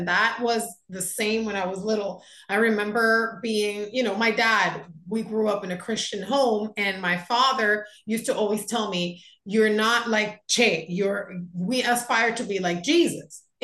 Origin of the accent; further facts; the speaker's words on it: Florida, United States; I grew up here in Florida, South Florida. I have 2 kids, married. I love Miami, though it gets annoying.